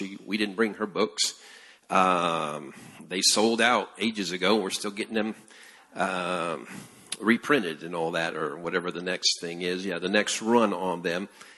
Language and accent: English; Peru; English is a second language; I was born and raised in Peru, South America.